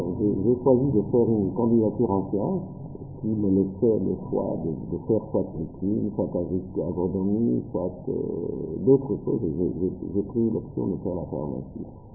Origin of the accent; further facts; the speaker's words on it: Tondo, Équateur, DR Congo; born there; je suis né à Tondo, c'est un site extraordinaire, au bord du lac Tumba